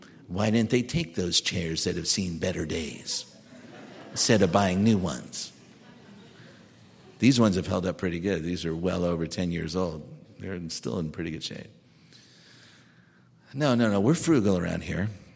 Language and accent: English; United States; I'm from America.